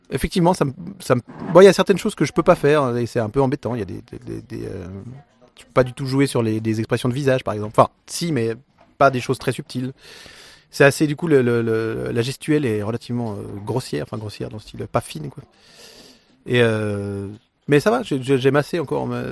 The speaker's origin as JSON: {"language": "French", "country": "Switzerland", "said": "En 97, vu que je suis suisse"}